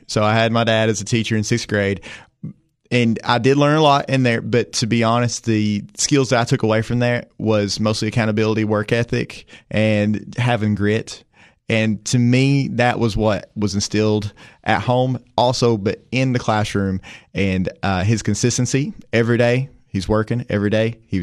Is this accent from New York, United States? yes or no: no; Jamestown, Tennessee, United States; So I'm from Jamestown, Tennessee, originally.